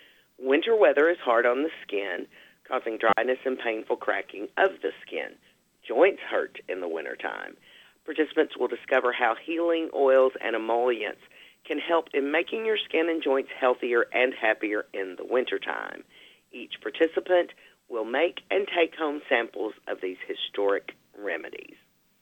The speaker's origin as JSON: {"language": "English", "town": "Marianna", "region": "Arkansas", "country": "United States", "tie": "born or raised there", "said": "the Mississippi River State Park here in my hometown of Marianna and Arkansas State Parks throughout the natural state need your help."}